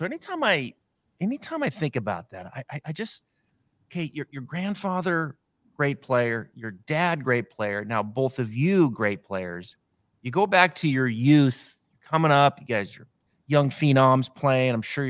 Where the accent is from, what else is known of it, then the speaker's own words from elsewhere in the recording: Seattle, Washington, United States; So I'm from Northwest. I'm a Seattle diehard